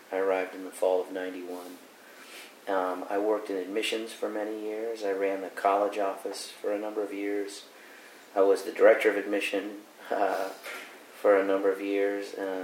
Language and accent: English; Sharon, Connecticut, United States; born there; I was born on June 8th, 1966, at Sharon Hospital.